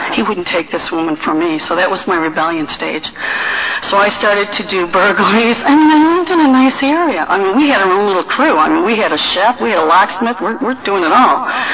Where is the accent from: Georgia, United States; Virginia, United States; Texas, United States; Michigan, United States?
Michigan, United States; Anyway, I grew up in Michigan, and actually I grew up in a really nice neighborhood, and I didn't appreciate it at all.